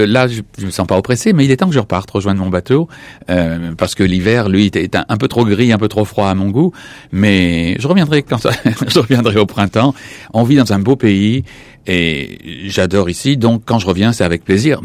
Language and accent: French; Madagascar; born there; also born or lived in Saint-Pierre-et-Miquelon / Cameroon; Je suis né à Madagascar, j'ai vécu à Saint-Pierre-et-Miquelon au Cameroun.